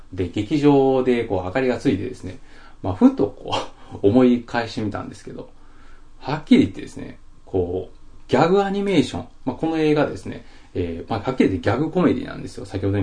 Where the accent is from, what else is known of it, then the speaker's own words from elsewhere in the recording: Osaka, Japan; 私もね、その、あの出身が大阪なもんですから